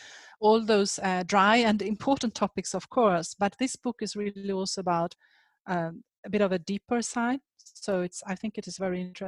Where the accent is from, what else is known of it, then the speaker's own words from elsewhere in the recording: Sweden; also born or lived in Switzerland; But then also, I like my home country, Sweden. I have lived in Switzerland for many years.